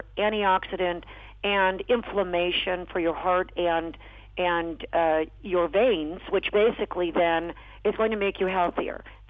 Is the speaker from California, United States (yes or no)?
yes; Sonoma, California, United States; when we grew up in Sonoma, Sundays, obviously, was a time.